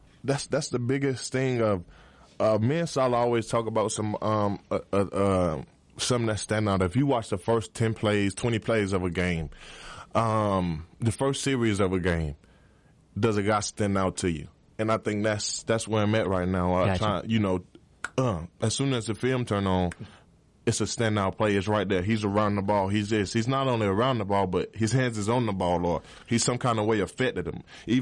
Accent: Georgia, United States; I mean, I love Georgia. I'm from Georgia. I'm a Georgia boy till I die.

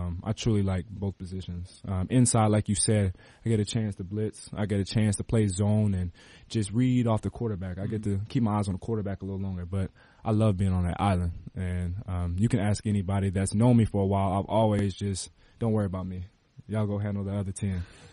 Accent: Tulsa, Oklahoma, United States; and we're from the same area. We're both from Tulsa.

